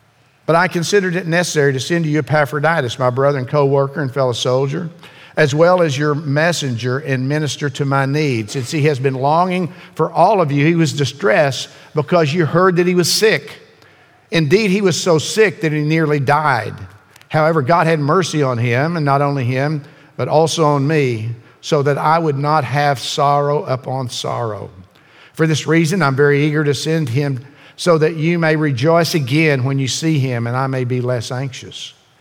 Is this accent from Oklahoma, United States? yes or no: yes; Ada, Oklahoma, United States; We're from Oklahoma. You know, we were both born in Oklahoma. We got married in Oklahoma. Mary moved to Ada and where I was born and raised.